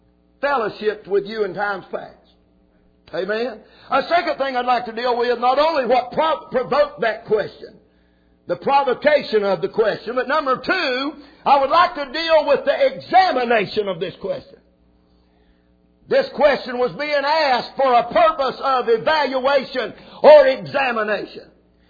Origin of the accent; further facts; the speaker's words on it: Roswell, North Carolina, United States; I come from Roswell, North Carolina, and English wasn't a good subject there no how.